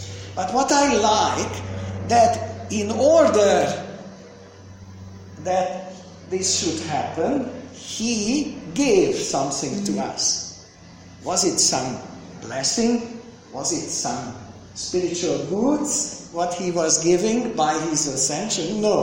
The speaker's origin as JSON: {"language": "English", "country": "Romania", "said": "So that's why I came from Romania, because the churches there are dependable on your church here"}